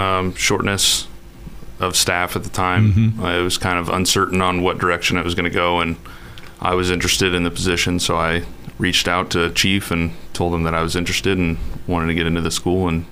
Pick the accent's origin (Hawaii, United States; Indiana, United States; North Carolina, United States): North Carolina, United States; Boone; growing up in Boone and going to the schools in Boone